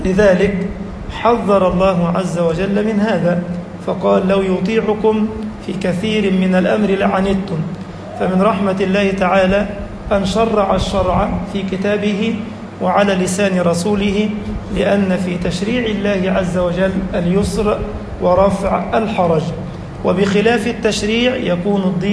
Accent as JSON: {"language": "Arabic", "country": "Egypt", "said": "اللهم اجعل بلدنا مصر أمنا أمانا سخاء رخاء وسائر بلاد المسلمين"}